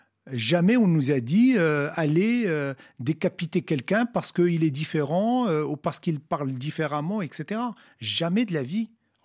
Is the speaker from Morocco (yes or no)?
yes; Morocco; Voilà, je suis né, j'ai grandi au Maroc, donc j'ai fait mes études là-bas, je l'ai étudié en arabe.